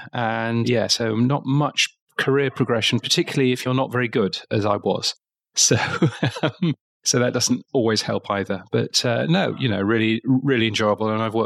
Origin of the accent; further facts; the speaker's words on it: United Kingdom; now in Australia; I'm a Brit, as you can tell from my accent, but I'm actually here in Australia.